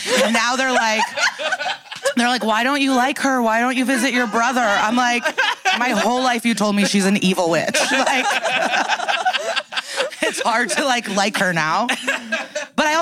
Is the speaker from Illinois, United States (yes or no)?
yes; Skokie, Illinois, United States; I grew up in Skokie, Illinois, a North Shore suburb of Chicago.